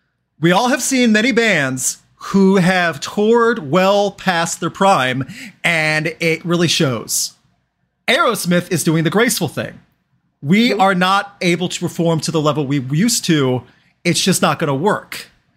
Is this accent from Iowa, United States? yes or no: no; St. Louis, Missouri, United States; That was, that was always a big thing for me because I'm from St. Louis. And especially back then, St. Louis didn't always get the love that New York City or Chicago or LA gets.